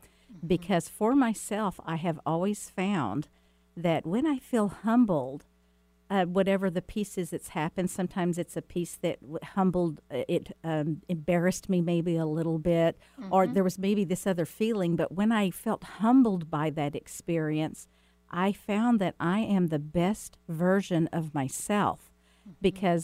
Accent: Bible Belt, United States; born there; And, you know, I was born in the Bible Belt

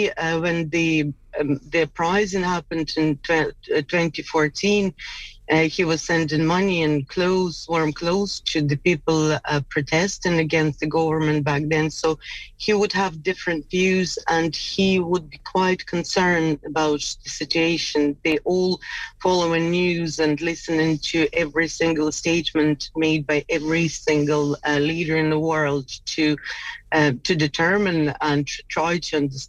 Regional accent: Donetsk, Donetsk Oblast, Ukraine; we're Ukrainians, well, are Ukrainians, and I am from Donetsk, but I always, my dad, my mom, both from Donetsk

